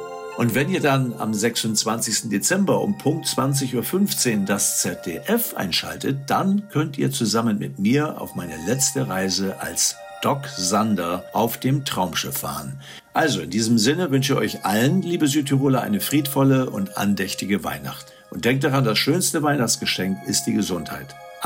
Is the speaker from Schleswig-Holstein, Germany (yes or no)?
yes; Fehmarn, Schleswig-Holstein, Germany; born there; auf der Insel Fehmarn oben im Norden von Schleswig-Holstein, also dort, wo ich geboren bin, auf unserem Bauernhof